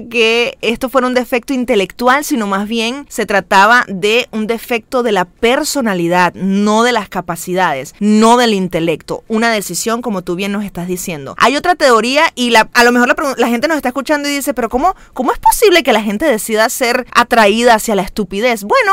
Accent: Venezuela; yo lo confirmo, que vengo de Venezuela

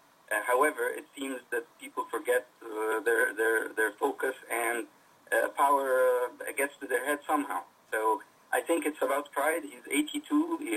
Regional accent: Egypt; now in United Kingdom; I'm British-Egyptian, living here for the past 10 years, roughly

